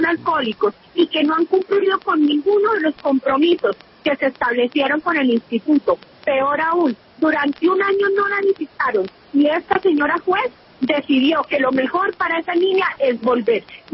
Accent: Colombia; la pregunta que se tiene que hacer como nos tenemos que hacer como colombianos es si de verdad están primando los derechos de los niños sobre los derechos de los demás

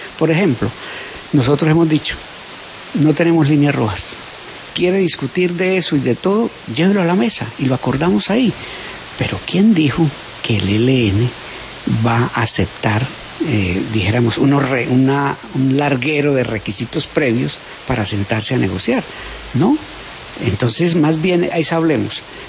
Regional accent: Colombia; todos somos colombianos

